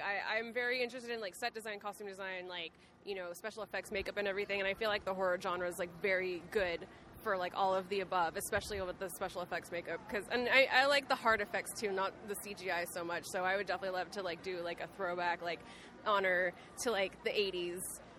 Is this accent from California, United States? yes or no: yes; Redondo Beach, California, United States; I'm from Redondo Beach, California.